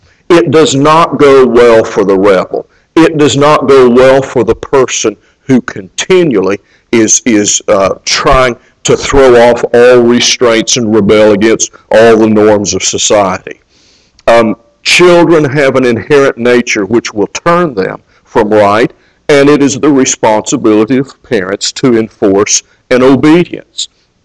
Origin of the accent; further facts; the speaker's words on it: Kansas City, Missouri, United States; I was raised in the barbecue capital of the world. I was raised in Kansas City